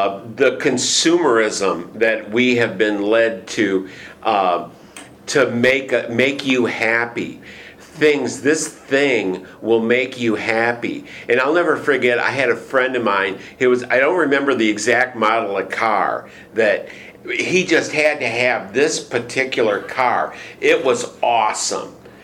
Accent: Michigan, United States; moved away as an adult; I was stupid. I came from Michigan. I'm not from here. It was an economic migration. I wanted a job. There was no jobs unless I wanted to continue to pig farm in Michigan.

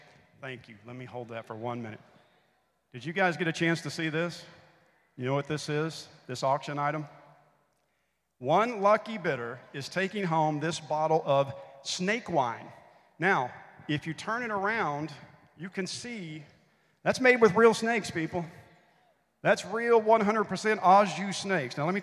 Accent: Memphis, Tennessee, United States; from my hometown of Memphis is Memphis Tourism

